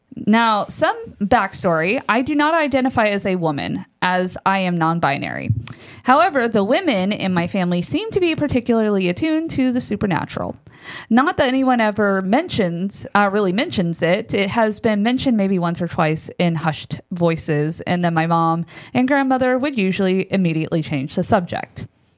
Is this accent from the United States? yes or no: yes; Texas, United States; Now, also, I was born and raised in Texas, as was my mother. So all of these stories happen somewhere in Texas.